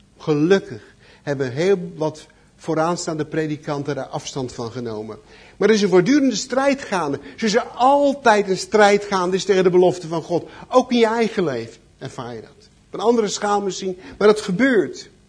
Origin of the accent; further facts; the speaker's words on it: North Brabant, Netherlands; ik kom uit Brabant natuurlijk, waar we nu wonen.